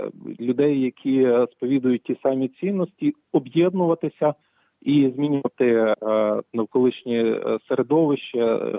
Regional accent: Uzhhorod, Zakarpattia Oblast, Ukraine; born there; я сам народився в Ужгороді, в Закарпатті.

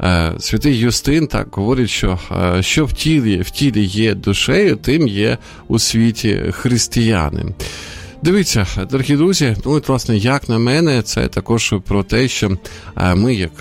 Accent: Sumy, Sumy Oblast, Ukraine; А вчора також от моє рідне місто Суми теж от було піддано бомбардуванню

